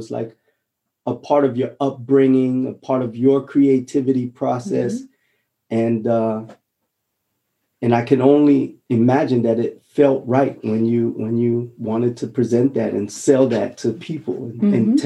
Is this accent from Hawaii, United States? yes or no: yes; Honolulu, Hawaii, United States; I'm from Hawaii, Honolulu, a little rock called Oahu. We have one season, literally.